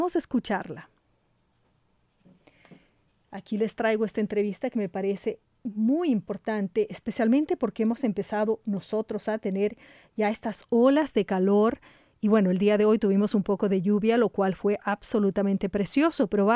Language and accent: Spanish; Ecuador; esta canción, pues, es una canción muy típica de mi tierra, el Ecuador